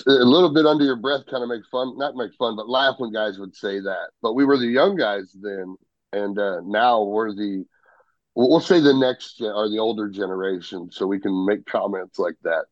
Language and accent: English; St. Louis, Missouri, United States; I grew up watching wrestling in St. Louis